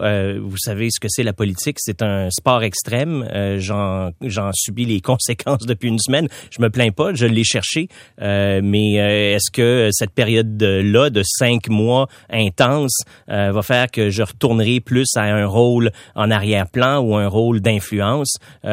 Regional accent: Montreal, Quebec, Canada; je viens de Quartierville, moi. Fait qu'il y a un petit côté chat de ruelle que j'amadoue petit à petit. À 46 ans

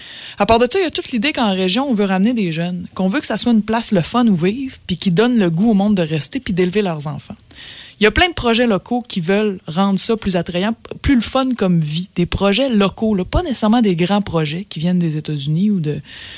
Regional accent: Quebec City, Quebec, Canada; Je viens du centre-ville de Québec, Saint-Jean-Baptiste. C'est ça, mon hood.

